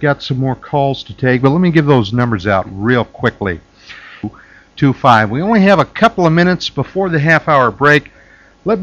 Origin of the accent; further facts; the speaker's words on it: East Coast, United States; I'm from the East Coast. What can I say?